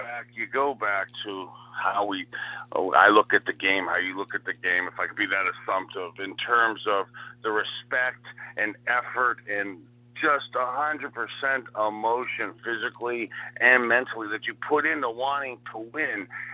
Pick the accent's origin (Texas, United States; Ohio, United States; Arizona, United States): Ohio, United States; Youngstown; But I watching, growing up in Youngstown, and you're watching Terry Bradshaw and Brian Sipe